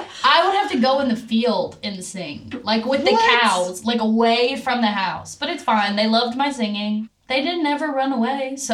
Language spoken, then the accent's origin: English; California, Missouri, United States; So California, Missouri is actually the name of my hometown. It confuses a lot of people because they'll say, where are you from? And I say, California, Missouri. And they'll say, what part of California? And I'm like, no, California, Missouri. It's like 4,000 people, one stoplight, no Walmart